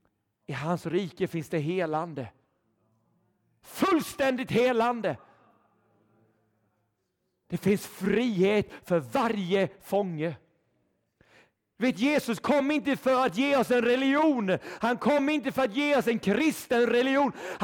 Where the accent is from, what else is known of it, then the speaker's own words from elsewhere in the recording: Sweden; Vi lever i Sverige. Vi är svenskar.